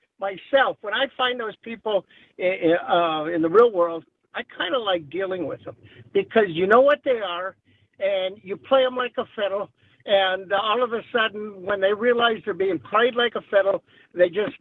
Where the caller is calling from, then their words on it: Oconomowoc, Wisconsin, United States; Oh, Cottomore.